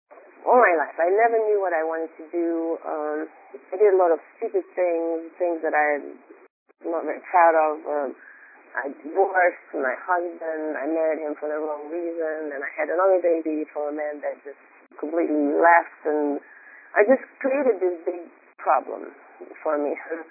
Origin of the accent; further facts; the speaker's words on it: Hungary; I grew up in Hungary in a socialist country during the time of socialism, so making money was really not something that people were able to do.